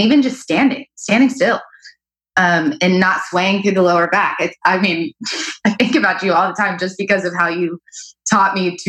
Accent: Arkansas, United States; I grew up in Arkansas. I have moved all over.

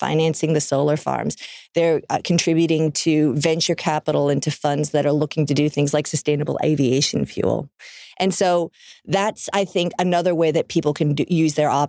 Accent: Melbourne, Victoria, Australia; as you say, I'm from Melbourne. I flew up today

